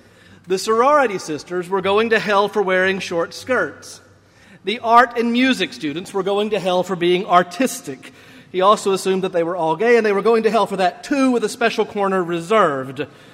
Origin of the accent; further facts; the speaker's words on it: Charlotte, North Carolina, United States; Now, you have to remember, I'm from Charlotte, which at one point was the home of PTL Ministries